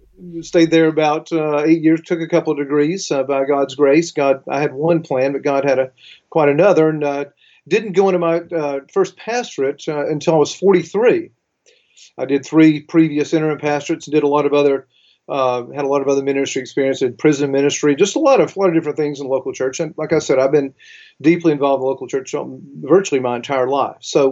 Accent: Georgia, United States; And so I attended journalism school at the University of Georgia in my home state, and then went to work during college as a newspaper journalist

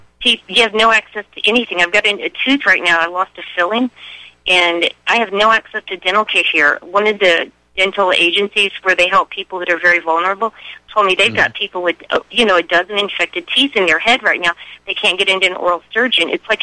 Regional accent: Massachusetts, United States; moved away; I left Massachusetts, actually. That's why I said I'm from Massachusetts, but I'm not in Massachusetts right now.

